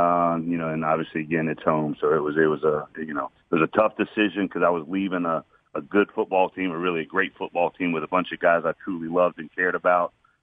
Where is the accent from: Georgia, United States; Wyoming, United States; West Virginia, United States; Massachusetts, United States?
Georgia, United States; Atlanta; She fell in love with me once she found out I was from Atlanta.